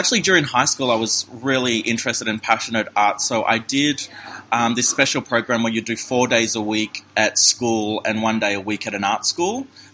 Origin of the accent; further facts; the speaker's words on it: Townsville, Queensland, Australia; born there; I was born in Townsville. My family come from the rainforest of North Queensland.